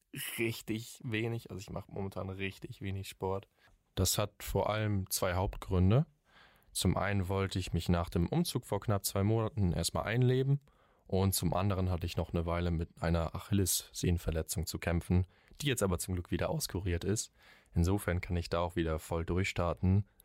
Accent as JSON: {"language": "German", "town": "Flensburg", "region": "Schleswig-Holstein", "country": "Germany", "said": "Aus der Nähe von Flensburg."}